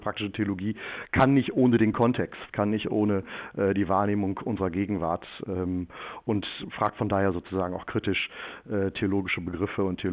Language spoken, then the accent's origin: German; Kleve, North Rhine-Westphalia, Germany; Ich komme selber ja aus Kleve vom Niederrhein.